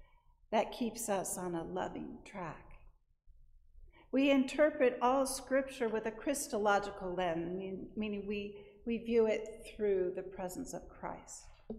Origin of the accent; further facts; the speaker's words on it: Kansas City, Missouri, United States; I grew up in Kansas City, by the way, and there's a place in Kansas City called the Country Club Plaza